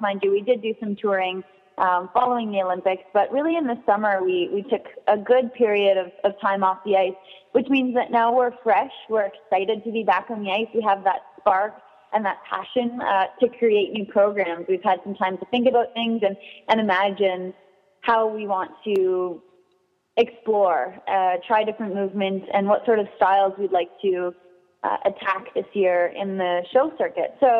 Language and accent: English; London, Ontario, Canada; I'm actually at the Western this semester in London, which is great for me to be back home, my hometown university